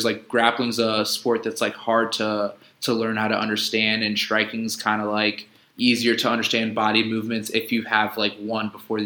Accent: Columbus, Ohio, United States; now in Houston, United States; So I'm actually in Houston, Texas right now. I'm from Columbus, Ohio.

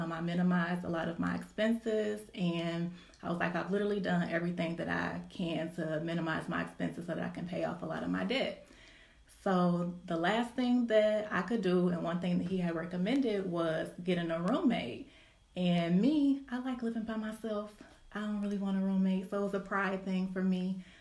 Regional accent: Detroit, Michigan, United States; also born or lived in Chicago; now in Atlanta, United States; So I'm originally from Detroit. I moved to Chicago right after grad school, lived in Chicago for 5 years.

